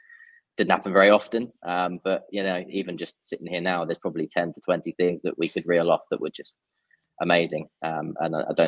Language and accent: English; England, United Kingdom; the likes of Ponting was one that probably as an Englishman you wouldn't admit too often